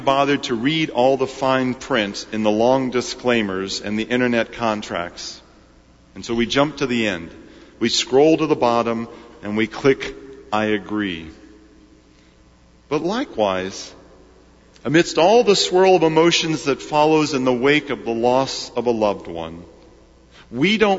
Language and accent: English; Kansas, United States; Well, I'm from Kansas, so that's one way this eases together.